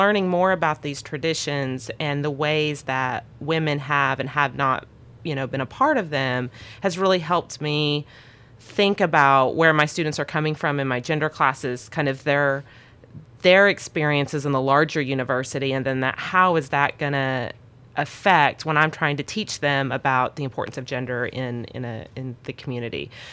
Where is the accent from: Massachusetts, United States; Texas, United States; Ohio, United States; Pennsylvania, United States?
Texas, United States; I'm originally from Texas and was looking to get back to Texas.